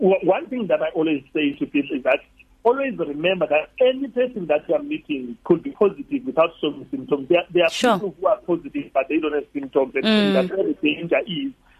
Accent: Eastern Cape, South Africa; And I'm from Eastern Cape, and I've seen Eastern Cape mainly funerals.

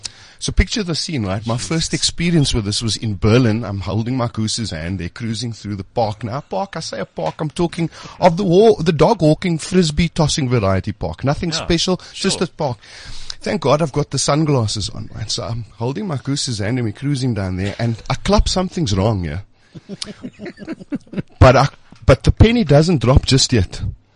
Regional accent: South Africa; I'm South African

